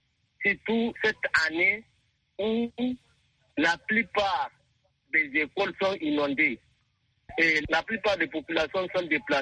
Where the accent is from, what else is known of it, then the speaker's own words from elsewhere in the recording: Tanda, Dosso, Niger; je suis Nigérien, je vis à Tanda, je suis Tandalais, dans le département de Gaya, région de Dosso, Niger.